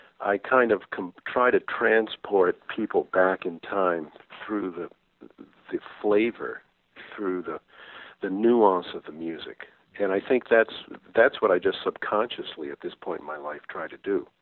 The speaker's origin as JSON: {"language": "English", "region": "Rhode Island", "country": "United States", "tie": "born or raised there", "said": "I grew up in Rhode Island"}